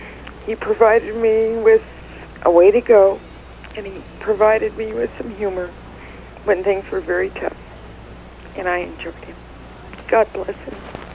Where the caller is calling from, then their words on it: Hayward, California, United States; from Hayward.